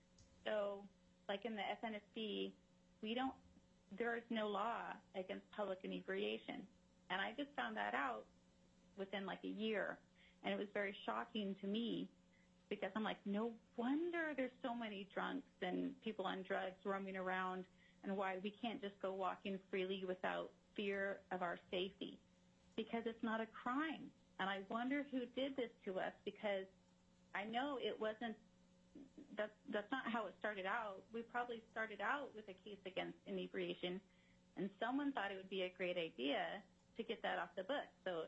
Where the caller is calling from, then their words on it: Fairbanks, Alaska, United States; I'm calling from Fairbanks.